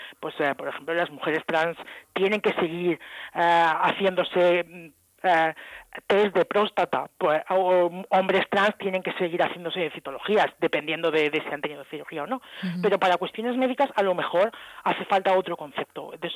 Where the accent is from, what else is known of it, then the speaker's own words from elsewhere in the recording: Murcia, Region of Murcia, Spain; also born or lived in England; now in Barcelona, Spain; yo crecí en Murcia y estudié lo que entonces se llamaba licenciatura en filosofía en la Facultad de Filosofía de la Universidad de Murcia. Después me fui a estudiar fuera, a Inglaterra, a hacer el máster y el doctorado. Y luego volví